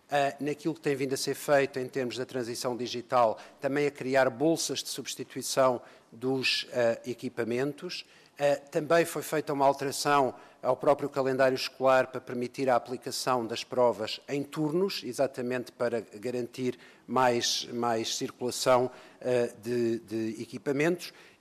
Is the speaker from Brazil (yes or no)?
no; Setúbal, Portugal; da minha terra, de Setúbal